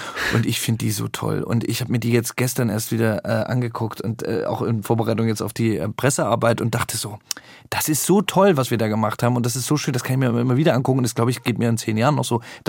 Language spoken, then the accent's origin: German; Thuringia, Germany; ich bin ja bei Greiz aufgewachsen in einem Dorf, in Zoghaus